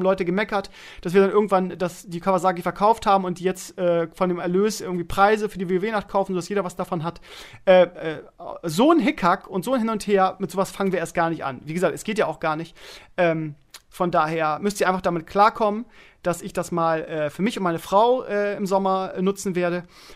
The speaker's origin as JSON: {"language": "German", "region": "Bremen", "country": "Germany", "said": "Ich sag, ja, da bin ich Lehrer, aber eigentlich komme ich aus Bremen."}